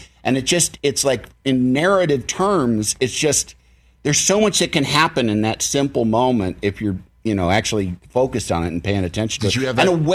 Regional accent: Illinois, United States; from Illinois.

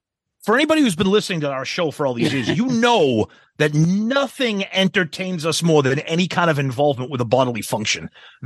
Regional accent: United States; And obviously, we can't hide it. We're fucking American.

